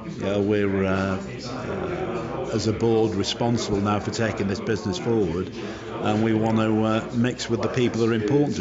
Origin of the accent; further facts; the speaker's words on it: Sale, North West England, United Kingdom; I'm from Sale.